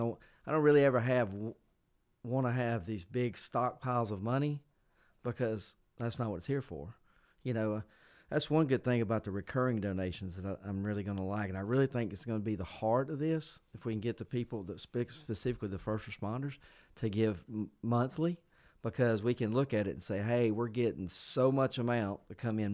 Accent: Douglasville, Georgia, United States; now in Carrollton, United States; Like I said, I came from Douglasville, but I moved out here about 7 years ago.

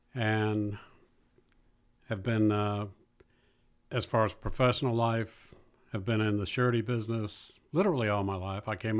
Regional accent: Orlando, Florida, United States; also born or lived in North Carolina; now in Carrollton, United States; I'm not from Carrollton. I grew up in Florida, Orlando, and from North Carolina.

